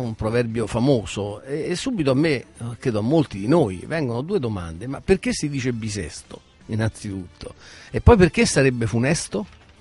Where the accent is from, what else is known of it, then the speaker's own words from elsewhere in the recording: Naples, Campania, Italy; born there; Non a Roma, a Napoli, ma sempre a San Lorenzo.